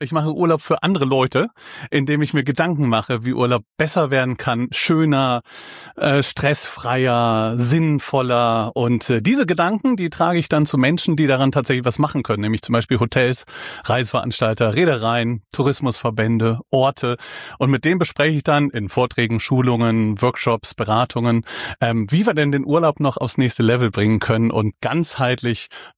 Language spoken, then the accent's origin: German; Meckenheim, North Rhine-Westphalia, Germany; ich bin nicht direkt in Bonn aufgewachsen, sondern in einem kleinen Kaff daneben, Meckenheim heißt